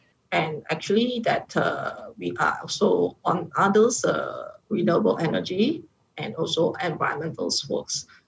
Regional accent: Malaysia; English is a second language; as a Malaysian enter to overseas markets

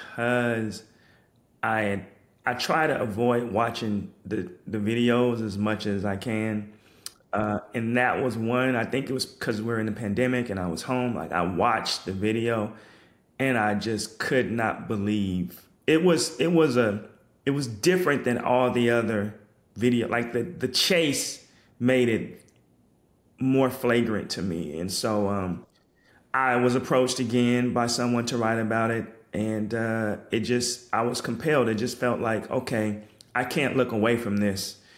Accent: Oregon, United States; jogging as a pastime came out of Oregon, which is my home state

